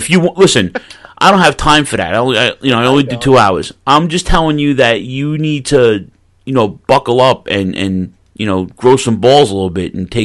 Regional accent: Brooklyn, New York, United States; I'm sounding cocky because I'm Italian. I'm from Brooklyn, but I was confident and scared at the same time.

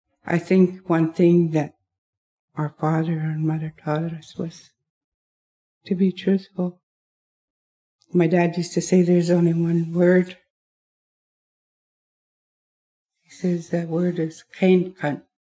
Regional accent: United States; I stood up in that class. And I told her, I said, I'm Indian. And I said, none of my family is dirty, lazy, or drunkards.

